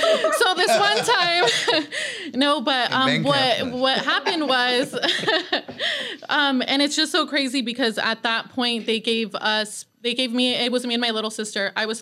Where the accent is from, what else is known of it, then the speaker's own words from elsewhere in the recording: Thousand Oaks, California, United States; I grew up in Thousand Oaks, so there was white power.